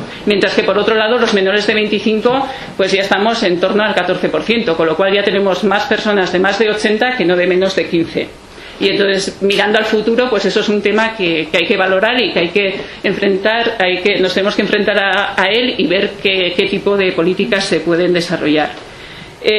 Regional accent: Pyrenees, Spain; Somos del Pirineo, pero apostamos por vivir y trabajar en el Pirineo.

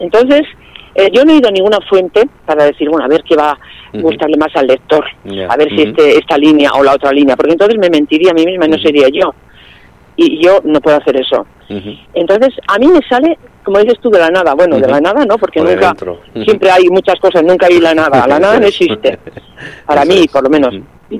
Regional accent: Pamplona, Navarre, Spain; Yo vivía en Pamplona, porque en realidad uh-huh. soy de Pamplona, aunque ahora vivo en el Mediterráneo.

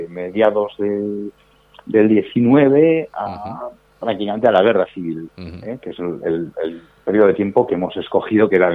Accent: Navarre, Spain; y nos propusieron a nosotros como navarros buscar una productora navarra involucrados en el proyecto.

